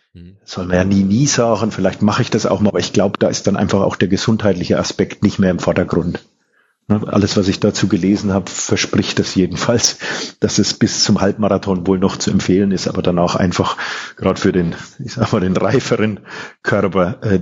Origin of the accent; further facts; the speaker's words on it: Schweinfurt, Bavaria, Germany; ich komme ja aus Franken, also direkt aus Schweinfurt